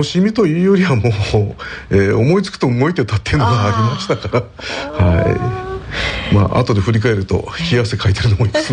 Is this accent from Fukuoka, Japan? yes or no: no; Shimizu, Shizuoka, Japan; now in Niigata, Japan; はい、静岡の出身でございます。まあ今もう静岡市に合併されちゃいましたけど、旧清水市の出身ですね。